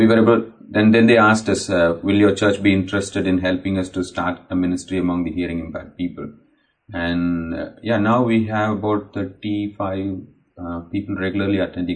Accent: India; Because being an Indian, when I go out of my state, I'm not able to connect with other people because I don't know Hindi.

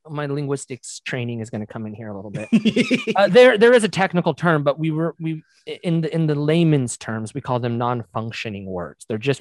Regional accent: Nevada, United States; I grew up in Nevada. We're the only state where you can buy sex.

